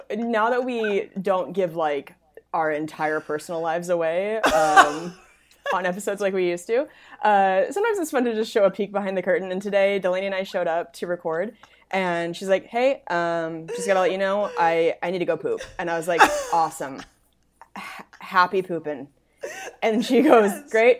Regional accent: Spokane, Washington, United States; And then in October, I'm going to be in my hometown, Spokane.

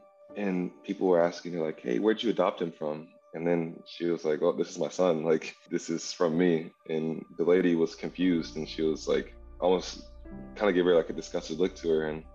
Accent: Birmingham, Alabama, United States; growing up in Birmingham, you're kind of already expecting the worst, but hoping for the best.

